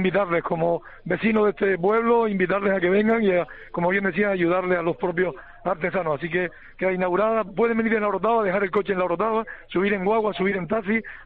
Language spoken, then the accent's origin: Spanish; La Florida, Canary Islands, Spain; born there; Yo vivo en la Florida y nací en la Florida, y estar en Pinolere siempre es un placer.